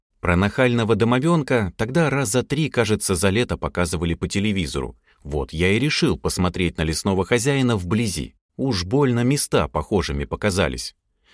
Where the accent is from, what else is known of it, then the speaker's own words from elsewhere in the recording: Tver Oblast, Russia; Родом я из Тверской области, из тех мест, где между деревнями десятки километров лесов и болот. А до ближайшего приличного магазина часа 1,5-2 на автобусе, если повезет его дождаться.